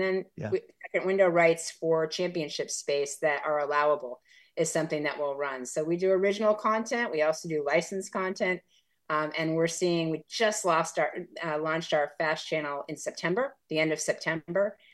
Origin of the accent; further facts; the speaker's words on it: Syracuse, New York, United States; I grew up in Syracuse, so there's not much to do in Syracuse other than ski or play hockey.